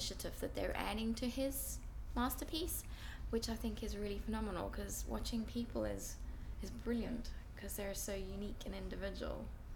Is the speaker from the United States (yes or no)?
no; South Africa; I am 35 and I originally come from South Africa, but I'm a British citizen because my parents are British.